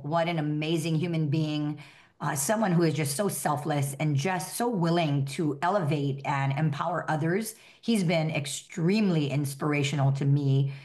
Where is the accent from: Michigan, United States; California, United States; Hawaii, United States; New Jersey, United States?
Hawaii, United States; I think growing up in Hawaii with just such a melting pot of cultures and nationalities